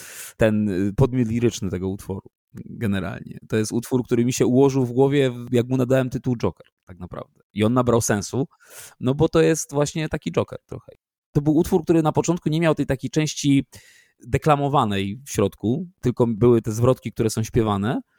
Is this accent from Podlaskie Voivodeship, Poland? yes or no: no; Pszczyna, Silesian Voivodeship, Poland; born there; jak ja się urodziłem w Pszczynie? I jako Polak mam taki bagaż historii do opowiedzenia